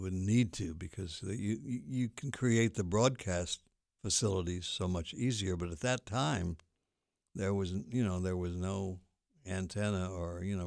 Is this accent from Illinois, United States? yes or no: yes; Carmi, Illinois, United States; I worked in my hometown in Illinois. Again, several blocks of time, 7 months, in Carmi, Illinois